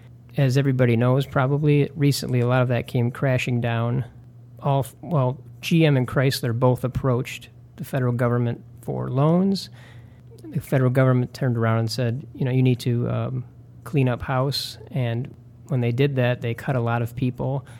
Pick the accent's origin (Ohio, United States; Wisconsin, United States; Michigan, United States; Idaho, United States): Michigan, United States; Detroit; from Detroit.